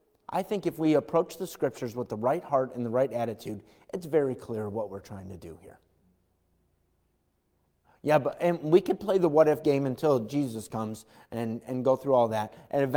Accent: United States; Yeah, but I'm an American. I understand that.

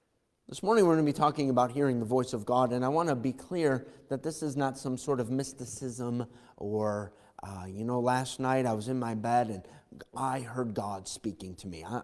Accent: United States; I am American through and through.

